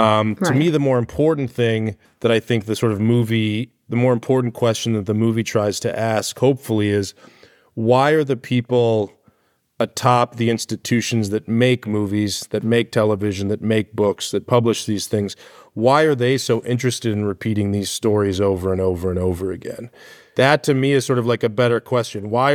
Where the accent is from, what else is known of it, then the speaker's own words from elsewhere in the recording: Arizona, United States; I'm from Arizona. And I have a lot of Mexican friends from Arizona